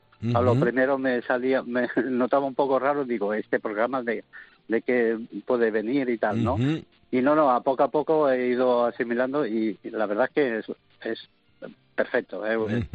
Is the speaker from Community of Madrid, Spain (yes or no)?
no; Huelva, Andalusia, Spain; soy andaluz, soy de Huelva, y nosotros somos muy abiertos también